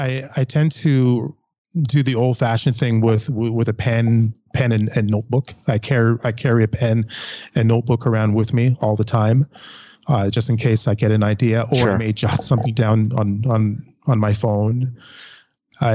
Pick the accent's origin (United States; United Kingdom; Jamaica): Jamaica; I'm from Jamaica, by the way.